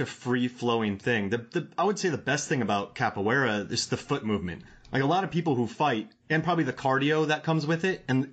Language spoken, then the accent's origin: English; Hudson, United States; growing up in Hudson where we did, there's some good fights in our high school, there's a lot of scrappers where we came from.